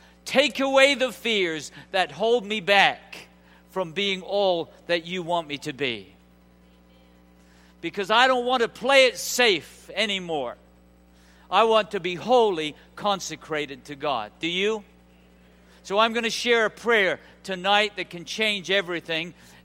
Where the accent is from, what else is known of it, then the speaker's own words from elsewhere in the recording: England, United Kingdom; born there; accent: British; I sang it with a British accent because I was born in England.